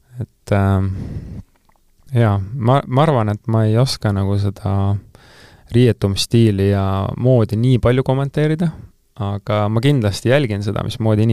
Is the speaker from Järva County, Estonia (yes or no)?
yes; Türi, Järva County, Estonia; siis tuleb Türil. Minu kodulinnas